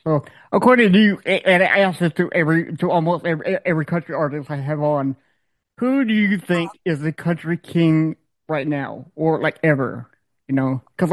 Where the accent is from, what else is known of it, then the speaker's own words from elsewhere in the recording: Texas, United States; moved away; come from Texas, I really don't know because I haven't been there in 46 years now.